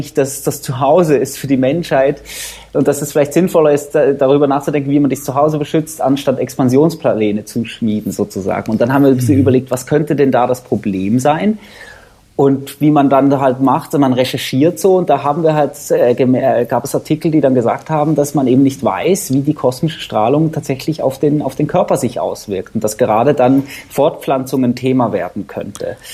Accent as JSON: {"language": "German", "country": "Switzerland", "tie": "born or raised there", "said": "Also ich bin Schweizer, bin in der Schweiz aufgewachsen"}